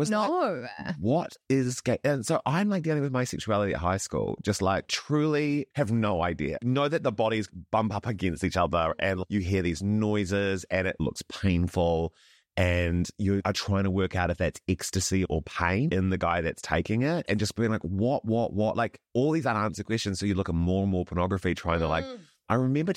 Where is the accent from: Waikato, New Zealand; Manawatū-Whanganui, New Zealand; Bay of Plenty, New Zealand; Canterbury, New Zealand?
Canterbury, New Zealand; Christchurch; Like, I grew up in Central City Christchurch in the 90s and 2000s.